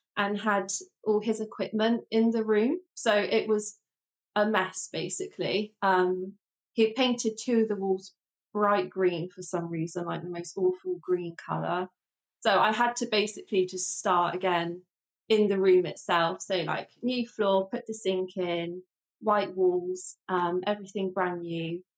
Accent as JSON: {"language": "English", "town": "Brent Knoll", "region": "South West England", "country": "United Kingdom", "tie": "born or raised there", "said": "So the village I grew up in is called Brent Knoll, and it's basically a village of like 3,000 people."}